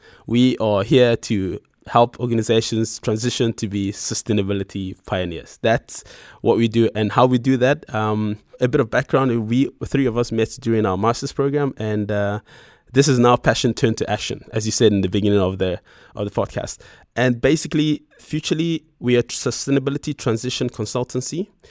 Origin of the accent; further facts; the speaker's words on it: Nigeria; I grew up in Nigeria, a country that happens to be, you know, rich with natural resources, but the distribution of those resources hasn't always been fair.